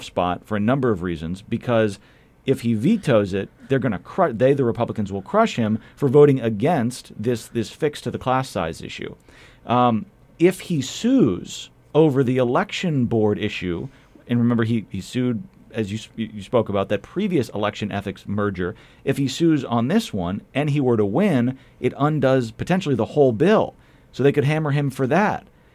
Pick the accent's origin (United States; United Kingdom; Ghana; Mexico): United States; Massachusetts; I grew up outside of Boston. I'm a huge Celtics fan